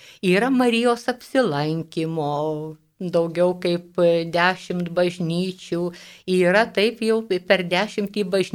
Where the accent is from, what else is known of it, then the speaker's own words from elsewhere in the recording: Utena County, Lithuania; netoli mano tėviškės Utenos rajone Spitrėnuose